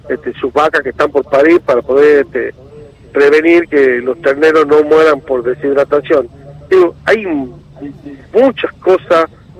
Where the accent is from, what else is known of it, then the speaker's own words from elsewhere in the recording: Tucumán, Argentina; pero yo vengo de Tucumán